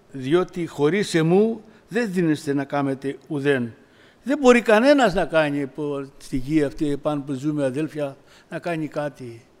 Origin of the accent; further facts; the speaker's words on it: Pyrgos, Western Greece, Greece; Όσοι δεν με ξέρετε, είμαι από τον Πύργο.